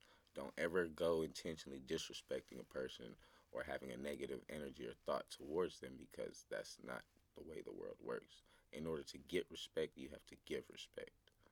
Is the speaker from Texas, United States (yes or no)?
yes; Austin, Texas, United States; Growing up in the Salvation Army in Austin, Texas, downtown, dirty, disgusting place, unsanitary. It's not very good to raise a child or to have a childhood. But we eventually moved out of that.